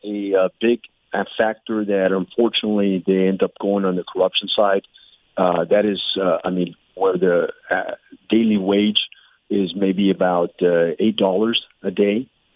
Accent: Texas, United States; I'm a big steak lover. I'm from West Texas.

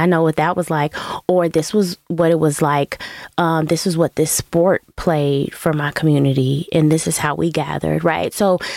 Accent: Chicago, Illinois, United States; Like I am from Chicago. Like this is one of the best places in the world, if not the best place in the world.

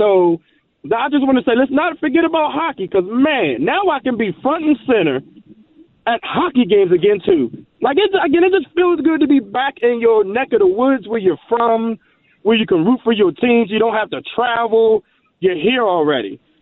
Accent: Maryland, United States; I just moved back home, actually, in Maryland. I'm from the Maryland area, at the end of June for a new producer job. So I'm back home now.

